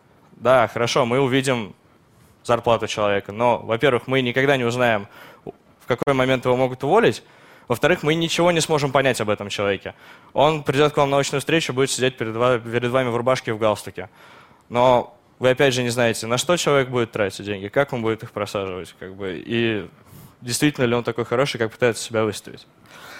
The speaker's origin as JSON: {"language": "Russian", "town": "Kazan", "region": "Tatarstan", "country": "Russia", "said": "Мы из Казани"}